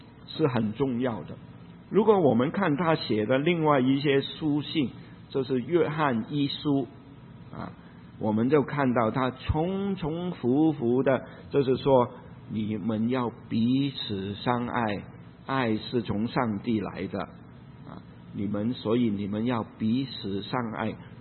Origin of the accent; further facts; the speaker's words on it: Hong Kong; 在我香港长大的时候